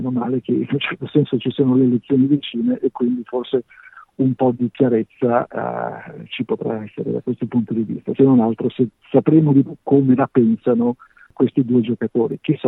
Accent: Liguria, Italy; per cui io da buon ligure dico: bene, ben venga

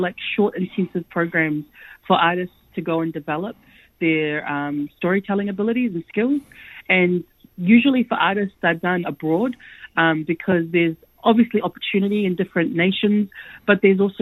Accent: New Zealand; especially being part of the diaspora, which I'm part of, as a Samoan person that grew up and was born and raised in New Zealand.

